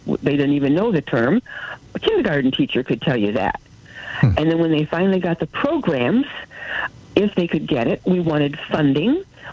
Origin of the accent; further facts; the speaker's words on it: Indiana, United States; I'm from Indiana, and all of our schools, most of the ones up here in northern Indiana, all the schools started school with about 30 or 40 positions.